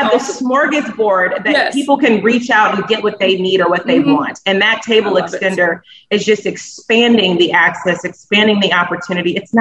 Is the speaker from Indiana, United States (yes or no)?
yes; Indiana, United States; it's important to me because I'm from Indiana, and I firmly believe that every single Hoosier should have access to the tools necessary to live their best life.